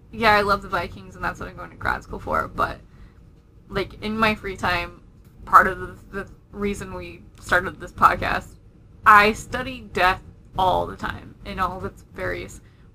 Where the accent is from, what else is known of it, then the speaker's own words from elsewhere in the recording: England, United Kingdom; now in Manhattan, United States; The beach where I grew up in England would be one of them.